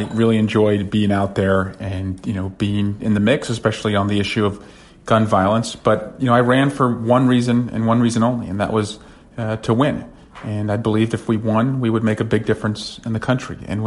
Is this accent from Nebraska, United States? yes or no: no; Iowa, United States; born there; Well, you know, I was born in Iowa, and so, you know, I know the state well.